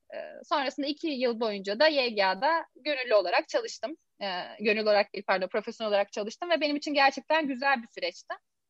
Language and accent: Turkish; Gönen, Balıkesir, Turkey; moved away as an adult; also born or lived in Istanbul; Balıkesirliyim. Gönen'de bir küçük ilçede doğdum. Sonrasında da üniversiteye kadar orada okudum. Üniversitede de İstanbul'a yerleştim.